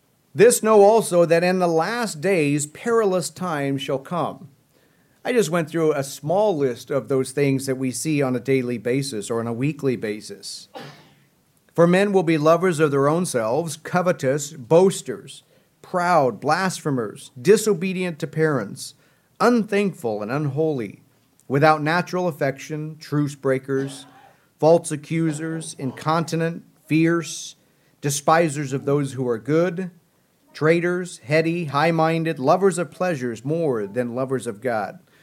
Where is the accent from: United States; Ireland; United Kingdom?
United States; Midwest; I'm from the Midwest